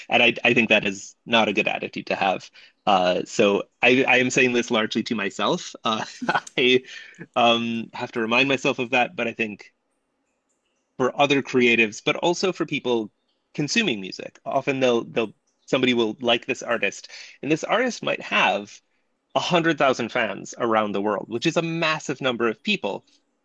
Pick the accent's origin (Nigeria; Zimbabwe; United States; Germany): United States; now in United Kingdom; so I live in the UK and I'm from the States